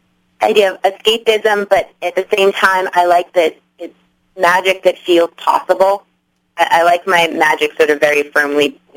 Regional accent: Massachusetts, United States; I'm from Massachusetts. I lived in Massachusetts my whole life

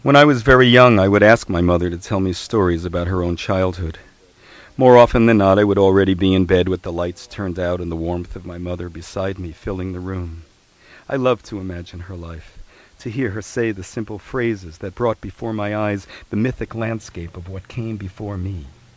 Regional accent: Bronx, New York, United States; and I grew up in the East Bronx

